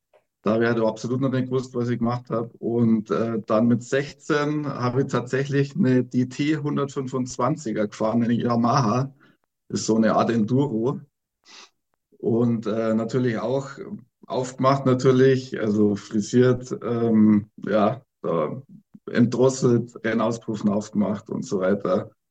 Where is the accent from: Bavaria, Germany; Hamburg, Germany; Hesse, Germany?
Bavaria, Germany; Aichach; Und ich komme aus der Nähe von Augsburg, Eichach